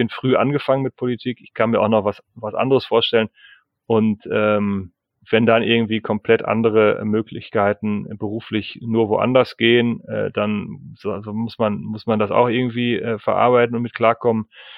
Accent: Münster, North Rhine-Westphalia, Germany; born or raised there

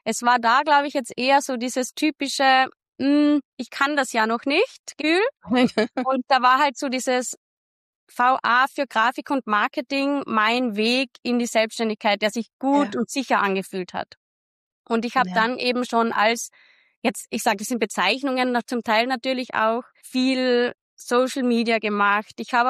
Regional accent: Austria; now in Portugal; bin ursprünglich aus Österreich, lebe aber heute schon seit vielen Jahren, seit circa 8 Jahren in Portugal

